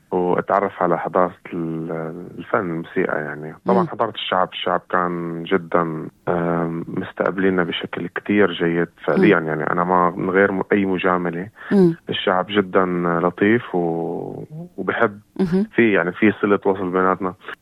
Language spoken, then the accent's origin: Arabic; Homs, Homs Governorate, Syria; من سوريا، عمري 24 سنة، من حمص، مدينة حمص.